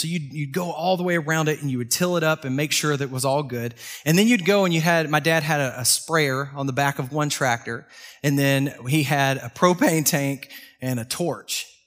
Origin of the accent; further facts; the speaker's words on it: Texas, United States; So I grew up in East Texas, Northeast Texas. And man, my dad's a hay farmer. And so I grew up in the hay field.